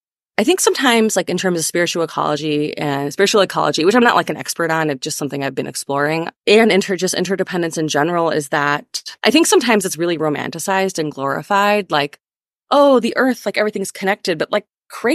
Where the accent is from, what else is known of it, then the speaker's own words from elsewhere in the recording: United States; I'm an American. I was born and raised in America. When I go to India, I don't feel like I'm Indian.